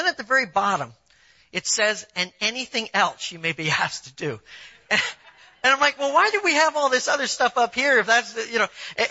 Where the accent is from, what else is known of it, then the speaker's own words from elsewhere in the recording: Canada; now in United States; Because I moved here from Canada, I know about mile markers, all right? When I go back to visit family, you look at the mile markers.